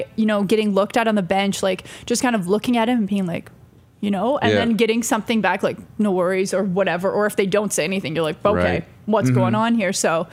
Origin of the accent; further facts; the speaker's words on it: Calgary, Alberta, Canada; also born or lived in Vancouver / Winnipeg; Born in Vancouver, raised in Calgary, but played volleyball for Team Canada. So I lived in Winnipeg. I've lived in every city in Western Canada except for Victoria for like an extended period of time. And Belgium for a year.